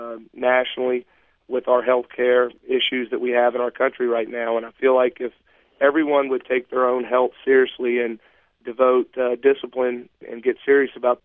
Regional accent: Jackson, Mississippi, United States; also born or lived in Oxford; I'm the youngest of four boys, and I am from Mississippi. I was born in Oxford and raised predominantly here in Jackson, and I've always wanted to see Mississippi doing great things.

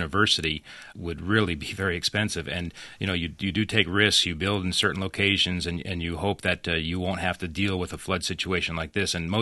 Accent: California, United States; We hear that, and, we're in the Midwest. I'm from California, and I see what goes on the coastline.

